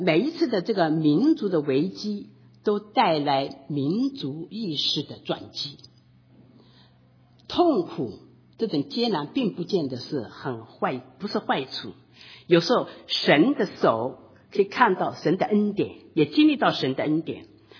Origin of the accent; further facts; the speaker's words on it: Hunan, China; 我还碰到我一个小小老乡，他也是湖南人